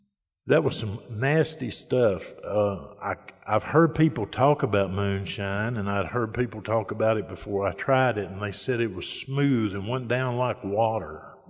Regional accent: Sebree, Kentucky, United States; I was actually from Sebree, which is a much smaller town than Madisonville.

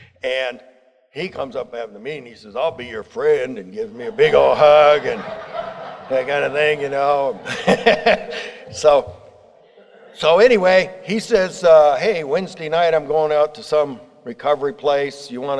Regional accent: Yorba Linda, California, United States; now in Memphis, United States; When I came from California, Yorba Linda, to Memphis, I knew you guys weren't going to do it right.

